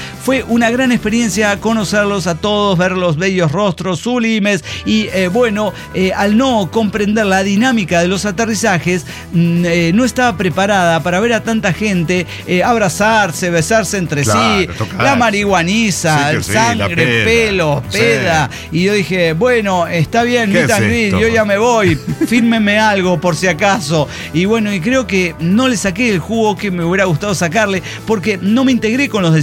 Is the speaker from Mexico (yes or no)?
yes; Mexico; el mismo año que fue el aterrizaje en mi país, México lindo y querido